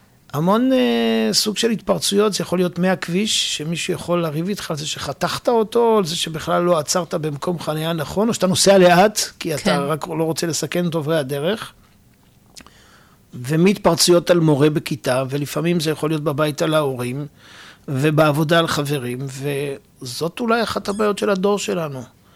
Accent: Ness Ziona, Central District, Israel; now in Rehovot, Israel; גדלתי בנס ציונה, אני גר ברחובות

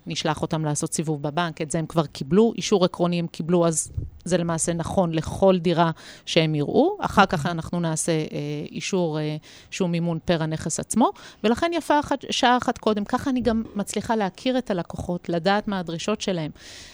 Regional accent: Haifa, Haifa District, Israel; למשל אני חיפאית

